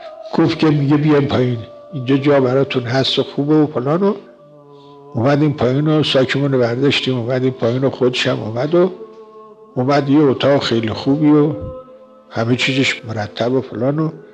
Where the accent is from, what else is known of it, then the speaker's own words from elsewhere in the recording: Iran; فهمید که ما ایرانی هستیم، بلد نیستیم زبان او رو